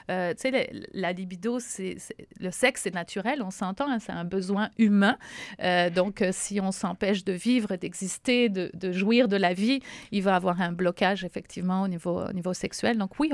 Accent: France; je suis française d'origine

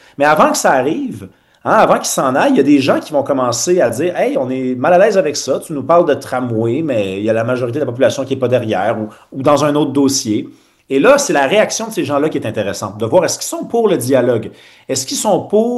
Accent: Montreal, Quebec, Canada; moi je suis Montréalais

